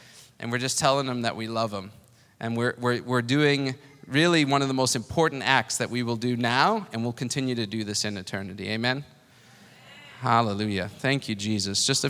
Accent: South Africa; I was a boy from South Africa with nothing, a 10th grade education, and then a Bible school degree.

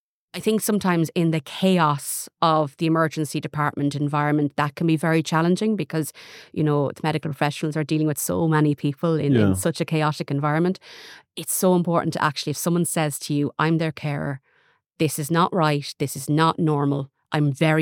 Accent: Ireland; Like, as Irish people, we have this terrible habit of never wanting to cause a fuss.

